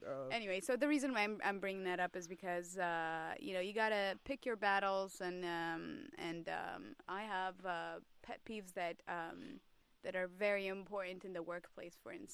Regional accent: Eritrea; moved away; I'm originally from Eritrea, so there's a saying about Eritreans that we blow up easy

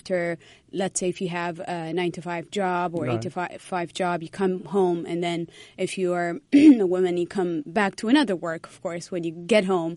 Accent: Eritrea; now in United States; So I've been in America for the past 7+ years. I'm originally from Eritrea.

